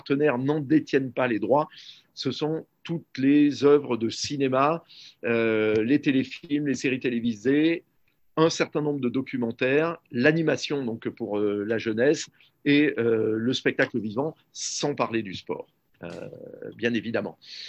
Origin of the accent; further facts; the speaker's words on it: Brussels, Belgium; tous les médias français sont accessibles, hein, directement quand on est bruxellois